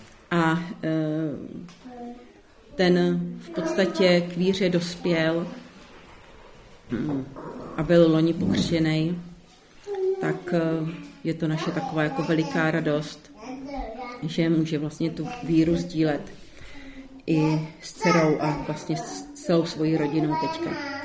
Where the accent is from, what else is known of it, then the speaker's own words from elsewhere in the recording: Prague, Czechia; oba dva jsme Pražáci a vlastně manžel je z Libeňské farnosti a já z Davidský, nebo v podstatě od svatého Matěje, takže z Prahy 6.